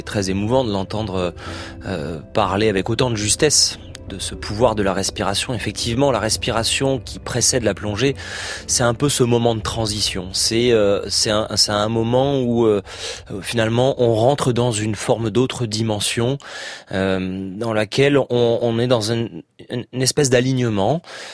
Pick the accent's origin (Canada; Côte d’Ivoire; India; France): France; Nice, Provence-Alpes-Côte d'Azur; Alors moi j'ai grandi à Nice. Et à Nice, c'est le département des Alpes-Maritimes.